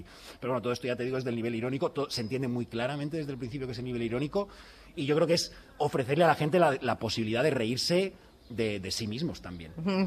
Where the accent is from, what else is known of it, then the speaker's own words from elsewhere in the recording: Coslada, Community of Madrid, Spain; Yo soy de Coslada, me he criado en Coslada.